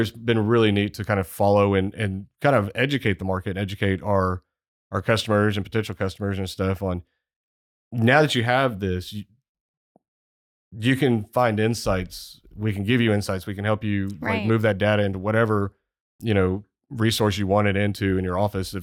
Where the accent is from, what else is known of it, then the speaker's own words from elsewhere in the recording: Texas, United States; I had parents who came from Mississippi and then I grew up in Texas.